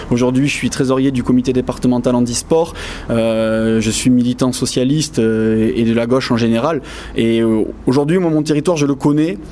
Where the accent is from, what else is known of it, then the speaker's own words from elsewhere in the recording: Mont-de-Marsan, Nouvelle-Aquitaine, France; moi, je suis né à Mont-de-Marsan, j'y vis depuis toujours.